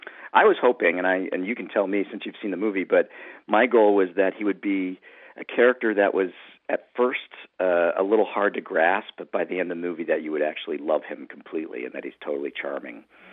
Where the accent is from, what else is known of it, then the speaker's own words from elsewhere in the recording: Buffalo, New York, United States; and I'm from Buffalo, New York